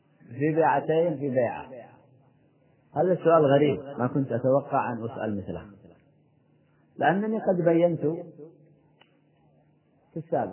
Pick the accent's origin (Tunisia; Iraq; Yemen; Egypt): Yemen; لذلك ما يقال عندنا في اليمن